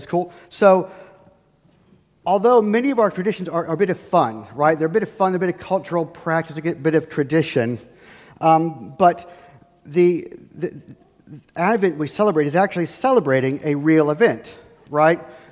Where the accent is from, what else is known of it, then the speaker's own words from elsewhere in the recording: United States; Being an American, growing up in America, this is kind of what I'm used to.